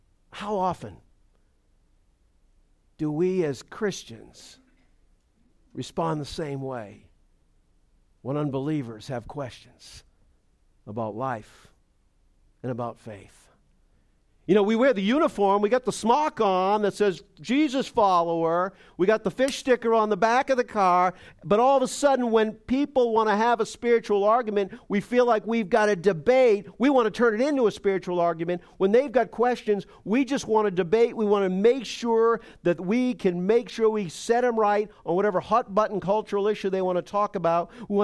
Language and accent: English; Boston, Massachusetts, United States; accent: Boston; And they actually started mocking my slight Boston accent.